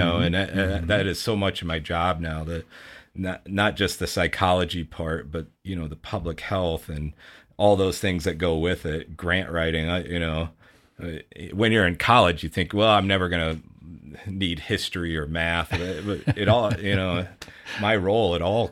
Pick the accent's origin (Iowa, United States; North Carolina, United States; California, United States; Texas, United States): Iowa, United States; Bettendorf; And had a great childhood growing up in Bettendorf. My grandparents actually still had a farm, if you can believe that, on State Street in Bettendorf